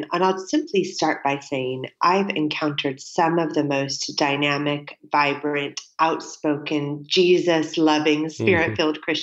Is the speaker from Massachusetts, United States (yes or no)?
no; California, United States; accent: American; now in United Kingdom; Now that, it is interesting because my American accent makes me instantly intriguing to people that I meet.